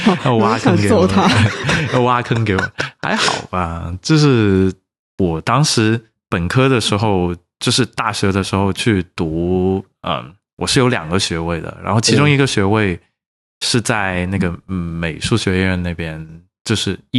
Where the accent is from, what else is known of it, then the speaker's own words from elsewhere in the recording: Guangzhou, Guangdong, China; 对，我就讲说我对啊我中国人，然后我是广东的这样子